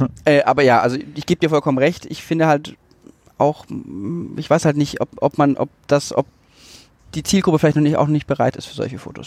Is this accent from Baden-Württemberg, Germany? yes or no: yes; Baden-Württemberg, Germany; now in Cologne, Germany; ich komme aus Baden-Württemberg, da ist das leider alles ein bisschen anders. Es ist deutlich spießiger und geht deutlich konservativer zu